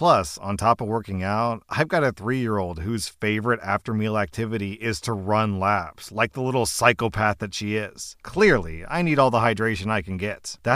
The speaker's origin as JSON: {"language": "English", "country": "United States", "said": "I've got to admit, you know, I'm an American. I've never been to a Punjabi wedding"}